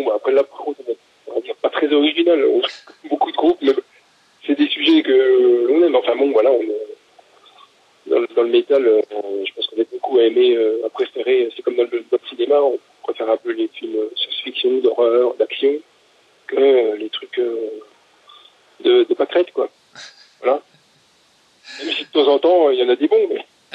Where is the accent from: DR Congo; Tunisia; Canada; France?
France; Besançon, Bourgogne-Franche-Comté; On est originaire de Besançon, mais c'est vrai qu'on est tous un peu éparpillés autour de Besançon, donc on n'est pas loin de la frontière suisse